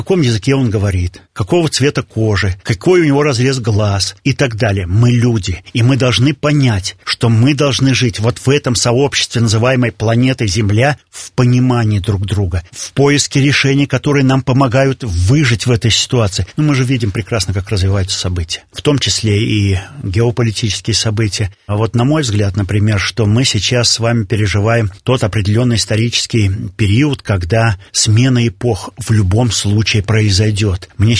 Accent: Belarus; мы, белорусы, белорусский народ

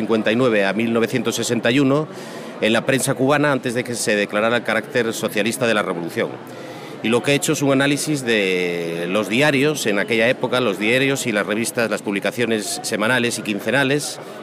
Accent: Asturias, Spain; now in Catalonia, Spain; y yo soy del norte de España, de Asturias. Pero ahora mismo vivo en Cataluña, a pesar de estar vinculado a la Universidad de Madrid.

